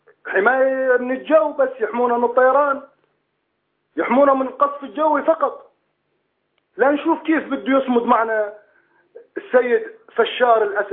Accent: Daraa, Daraa Governorate, Syria; أنا ابن الحارة، ابن الحارة. نعم. من مدينة درعا.

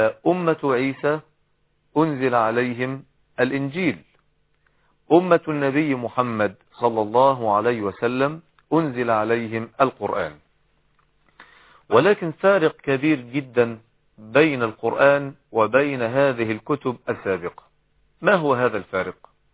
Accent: Egypt; يعني الصبيان الذين يلعبون في الزوايا والحواري عندنا في مصر وفي غيرها

